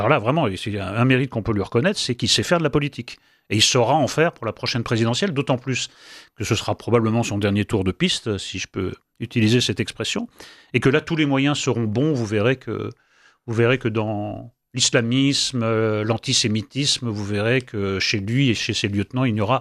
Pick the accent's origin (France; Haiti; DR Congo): France; Nous sommes nombreux à ne pas avoir de problème, peut-être parce que nous sommes nous-mêmes des Français de souche